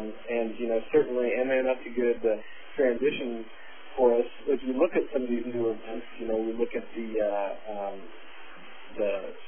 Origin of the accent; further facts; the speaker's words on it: United States; Obviously, as an American fan, I hope they keep that in because that's something we are very good at.